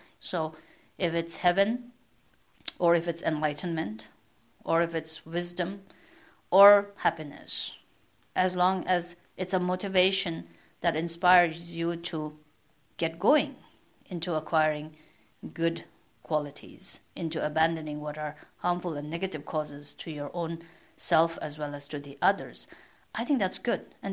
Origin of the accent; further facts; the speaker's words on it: North India, India; I grew up in India where Hinduism is very strong. I grew up in North India where there are a lot of Muslims, and I had a lot of friends who are Muslims. And I did spend a number of years going to a Catholic convent school.